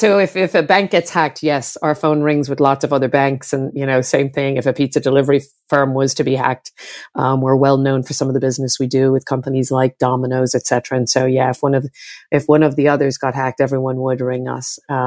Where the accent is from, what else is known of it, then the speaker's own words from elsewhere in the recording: Greystones, County Wicklow, Ireland; also born or lived in Castlebar; growing up in Greystones, Castlebar, and then in Greystones, surrounded by amazing people